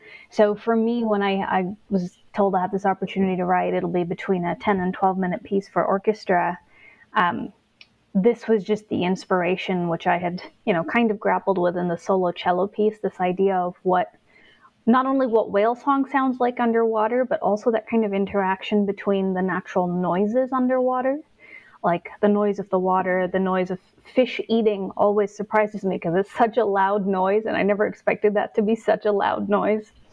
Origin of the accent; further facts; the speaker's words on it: India; moved away; I'm Indian, all my history is Indian, I lived in India and was brought up in India, but even when I go back to India now, I feel like I'm not quite a part of that culture because I've been gone for so long.